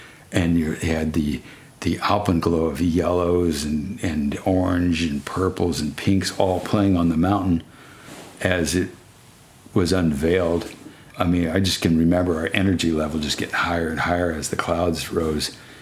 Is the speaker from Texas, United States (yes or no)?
yes; Texas, United States; First time I'd really been exposed to snow. I was from Texas. I mean, I'd seen it once or maybe twice in Houston